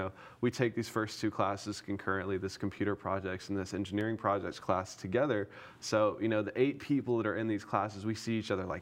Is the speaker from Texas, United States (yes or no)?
yes; Port Neches, Texas, United States; also born or lived in Beaumont / Tulsa; my birthplace, was Beaumont, Texas.